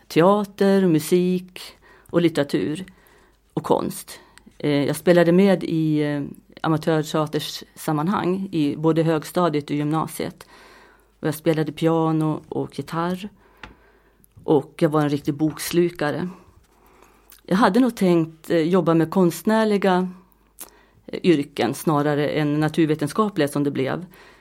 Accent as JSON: {"language": "Swedish", "town": "Lindesberg", "region": "Örebro County", "country": "Sweden", "tie": "born or raised there", "lives_now": "Mullsjö, Sweden", "said": "Jag är alltså uppvuxen i Lindesberg och min man i Skövde och barnen är här i Mullsjö."}